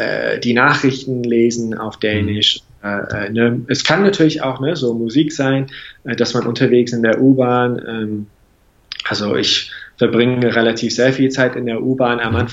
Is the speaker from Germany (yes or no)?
no; England, United Kingdom; German is a second language; wenn zwei Engländer, also klar, als Engländer auch, ne, aber wenn zwei Engländer überhaupt in der Lage sind, eine weitere Sprache zu lernen, dann kann es doch jeder.